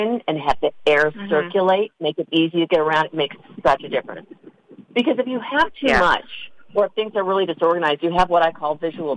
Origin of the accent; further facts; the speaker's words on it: Buffalo, New York, United States; I grew up in Buffalo. She's still there.